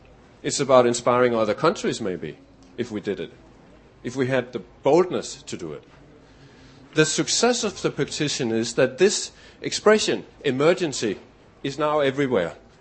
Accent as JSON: {"language": "English", "country": "Denmark", "moved": "as an adult", "lives_now": "Australia", "said": "wonder about my accent, I came to Australia 4 years ago from Denmark."}